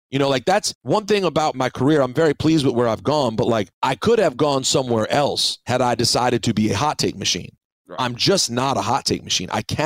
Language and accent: English; United States; I'm American.